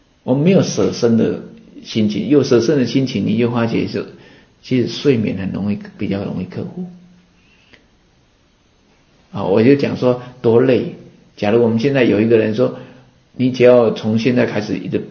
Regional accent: Taiwan; 我们台湾话不是这个妈妈在照顾孩子的秀命命

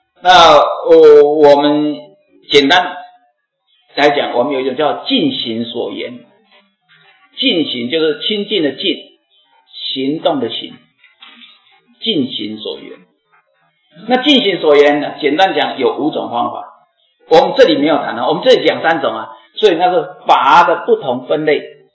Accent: Taiwan; 我们是台湾人，这个我当然知道了

